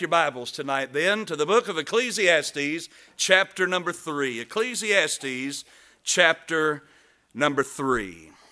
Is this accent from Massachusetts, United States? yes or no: no; Florida, United States; I'm originally from Northwest Florida, and no, that's not Miami or Orlando. It's pretty much Lower Alabama.